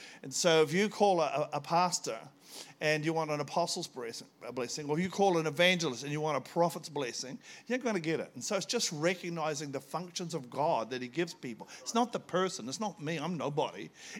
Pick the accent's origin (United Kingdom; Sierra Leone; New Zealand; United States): New Zealand; Oamaru, Otago; now in Gisborne, New Zealand; Kia ora, I'm from Gizzy. Originally from Oamaru. Worked at Pukeori Freezing Works for 13 seasons.